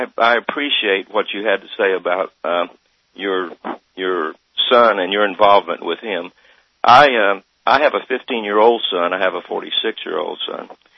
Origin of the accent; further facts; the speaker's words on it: Thomasville, Georgia, United States; I was born and reared in Thomasville, Georgia, South Georgia